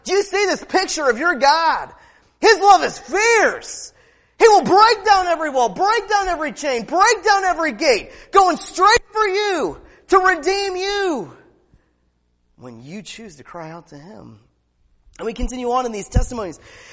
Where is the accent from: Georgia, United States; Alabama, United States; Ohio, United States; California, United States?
Alabama, United States; When I was growing up in Alabama, he talked about a sweet potato pie.